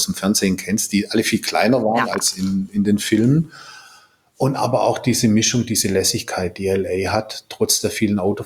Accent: Swabia, Germany; ich bin ja Schwabe

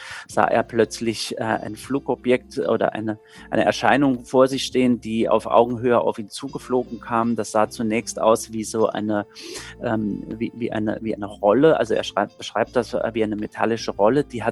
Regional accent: Saarbrücken, Saarland, Germany; ich komme ja selbst aus Saarbrücken

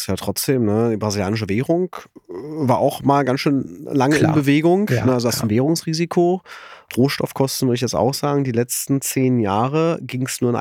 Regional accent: Berlin, Germany; Aber ich bin ja Ossi, ich bin ja so selten ins Ruhrgebiet gekommen.

